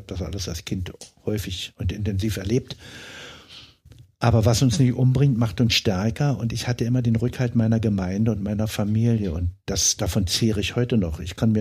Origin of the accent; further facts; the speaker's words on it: East Germany, Germany; Ich bin in der DDR aufgewachsen und ich hatte auch wieder das Glück, und das sage ich sehr bewusst so und auch dankbar, dass wir als Katholiken in der Diaspora